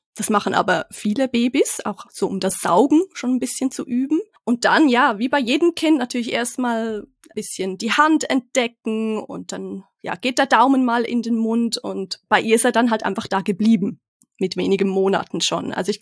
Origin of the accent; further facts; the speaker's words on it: Switzerland; born there; ich bin gebürtige Schweizerin, aber zuerst ganz frisch wieder mit meiner Familie zurück in die Schweiz gekehrt, nach längerer Zeit im Ausland.